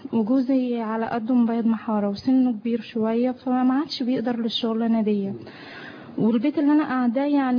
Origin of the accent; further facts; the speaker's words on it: Tanta, Gharbia, Egypt; احنا من طنطا ارياف يعني